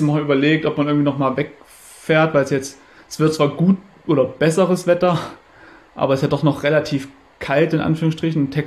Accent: Halle, Saxony-Anhalt, Germany; wenn man eben als Hallenser dann auch noch einen Wettkampf in Halle bzw. bei Halle gewinnt.

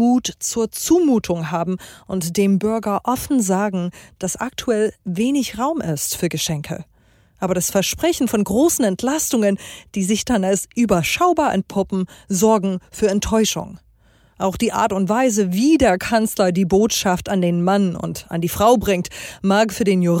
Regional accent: United States; in der ich mich als Amerikanerin abgeholt fühle.

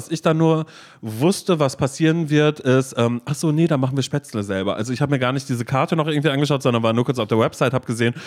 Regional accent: United States; weil ich komme aus Amerika

